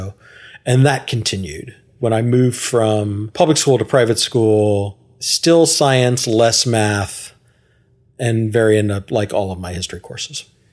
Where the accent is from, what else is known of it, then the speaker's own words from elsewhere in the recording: Houston, Texas, United States; Like, even though I grew up in Houston, like I didn't eat sushi for the first time until I was in college.